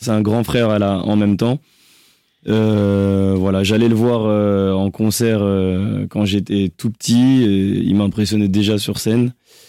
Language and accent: French; France; born there; Je suis né en France et j'allais en vacances très très tôt en Guinée.